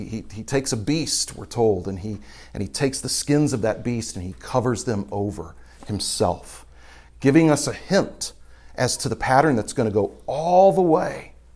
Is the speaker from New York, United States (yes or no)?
no; Houston, Texas, United States; Now, I grew up in Houston, Texas, and so tropical trees grow in Houston, Texas.